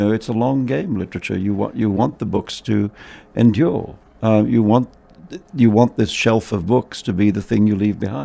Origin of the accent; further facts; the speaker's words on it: India; and I'm the guy from where this comes from